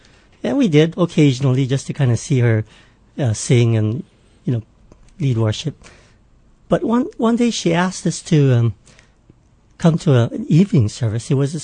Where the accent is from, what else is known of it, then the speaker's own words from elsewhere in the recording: Pearl City, Hawaii, United States; Well, born and raised in Pearl City. Lived there all my life. Got married and bought a house in Pearl City.